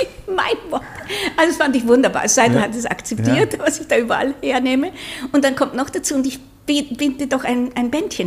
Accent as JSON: {"language": "German", "town": "Mettmach", "region": "Upper Austria", "country": "Austria", "said": "dass er Mettmach kennt, wo ich herkomme"}